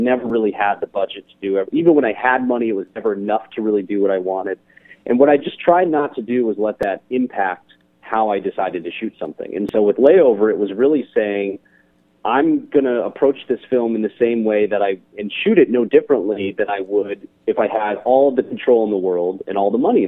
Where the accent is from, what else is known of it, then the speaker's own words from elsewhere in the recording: Seattle, Washington, United States; now in New York City, United States; I am not a native New Yorker. I'm originally from Seattle, and ended up at Fordham University in New York City.